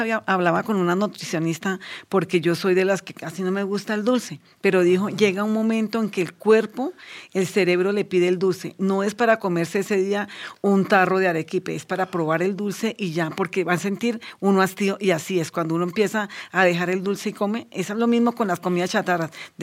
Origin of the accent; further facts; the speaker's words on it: Villavicencio, Meta, Colombia; Yo soy de Villavicencio Meta.